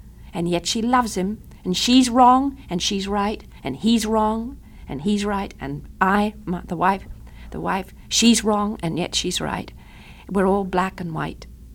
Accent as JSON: {"language": "English", "country": "United Kingdom", "lives_now": "Switzerland", "said": "I'm still British, but I'm a Swiss resident."}